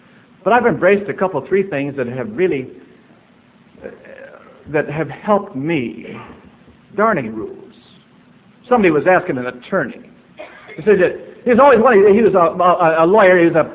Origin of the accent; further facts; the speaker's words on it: Seattle, Washington, United States; I said, "Well, I'm from Seattle."